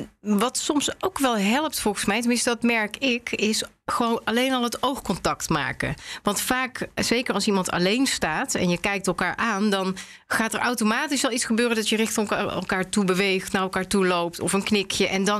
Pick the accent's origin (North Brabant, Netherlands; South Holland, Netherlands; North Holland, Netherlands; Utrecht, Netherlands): North Brabant, Netherlands; In dat geval, nou kom ik ook nog uit Brabant.